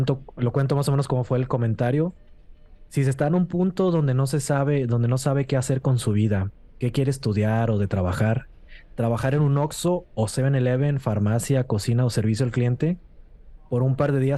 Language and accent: Spanish; Monterrey, Nuevo León, Mexico; Es como nosotros que somos regios, prender el carbón.